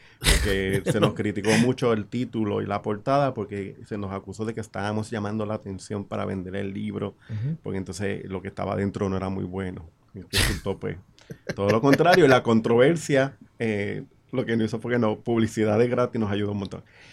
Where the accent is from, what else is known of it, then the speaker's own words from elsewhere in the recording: Puerto Rico; ¿cómo somos los puertorriqueños?